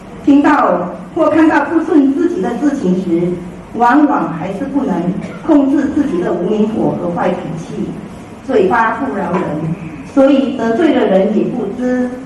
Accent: Penang, Malaysia; ，非常感恩大家给我机会在此分享

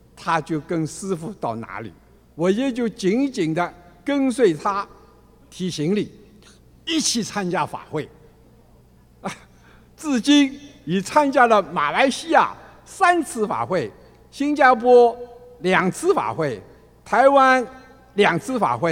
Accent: Shanghai, China; 我来自中国上海的佛子，现年73岁，

